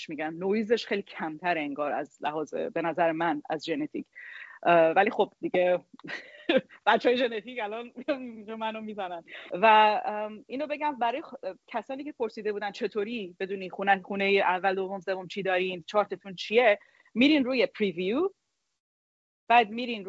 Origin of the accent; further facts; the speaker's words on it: Iran; یه جورایی رفت به ما ایرانیام داره